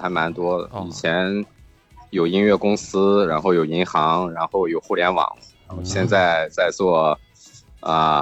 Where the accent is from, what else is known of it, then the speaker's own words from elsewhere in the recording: Jinan, Shandong, China; accent: Shandong; moved away as an adult; now in Shanghai, China; 济南的，我山东济南的